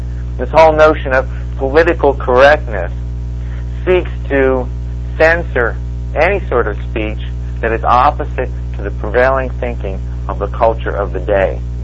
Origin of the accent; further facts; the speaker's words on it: New Jersey, United States; I grew up in New Jersey